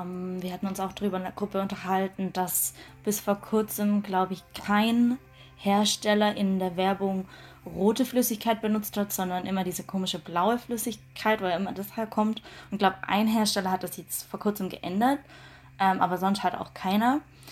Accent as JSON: {"language": "German", "region": "Baden-Württemberg", "country": "Germany", "tie": "born or raised there", "said": "ich bin in Baden-Württemberg zur Schule gegangen"}